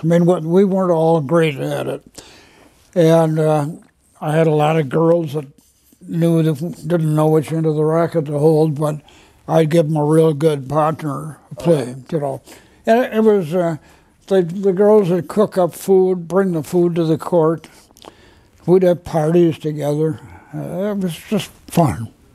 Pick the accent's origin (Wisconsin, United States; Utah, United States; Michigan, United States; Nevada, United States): Wisconsin, United States; Whitefish Bay; I lived in a suburb of Milwaukee, Whitefish Bay.